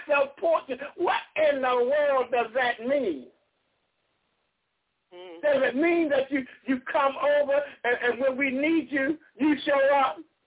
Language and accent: English; Missouri, United States; Again, I'm from Missouri. You show me.